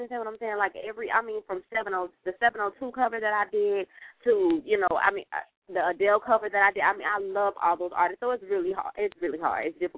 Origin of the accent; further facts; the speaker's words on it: Florida, United States; Well, let me tell you, around my way, a lot of times, just on the block, what we call on the block, I'm from Florida